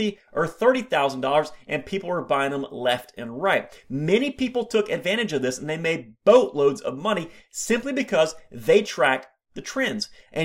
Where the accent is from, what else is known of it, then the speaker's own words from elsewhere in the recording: Florida, United States; Listen, I'm from Florida. I've never dealt with snow on a regular basis